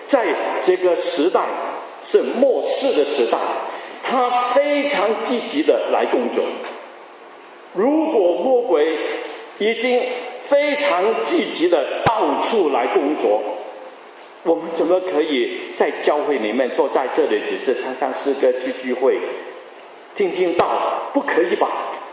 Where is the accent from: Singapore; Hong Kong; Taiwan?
Hong Kong; 在60年代，我是从香港来的